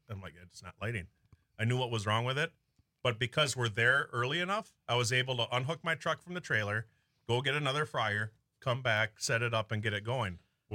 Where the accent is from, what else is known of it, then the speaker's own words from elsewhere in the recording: Milwaukee, Wisconsin, United States; also born or lived in West Allis; I grew up in Milwaukee until I was like 12 or 13 and West Allis, which is like a suburb of Milwaukee.